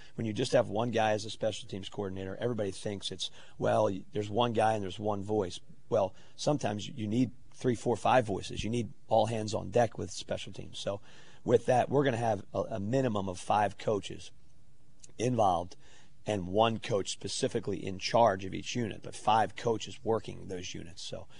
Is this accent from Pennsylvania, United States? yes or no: yes; Pennsylvania, United States; You know, where I grew up in Montgomery County, I went to I grew up in a Catholic school system, and you basically rooted for Penn State or Notre Dame or both